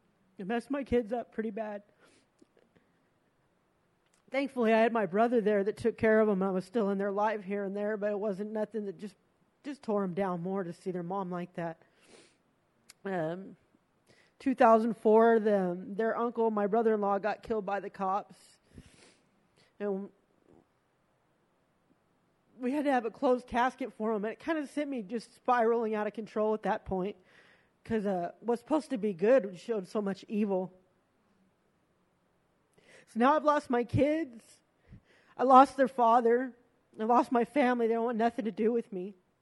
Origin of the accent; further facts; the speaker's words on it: Fresno, California, United States; Hi, church. … I'm 38 years old, and I'm from Fresno, California.